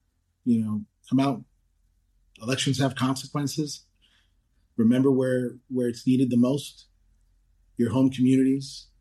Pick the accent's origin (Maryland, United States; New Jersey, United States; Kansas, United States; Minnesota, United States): New Jersey, United States; Weehawken; also born or lived in Union City; You know, I grew up here. I grew up in Weehawken in Union City.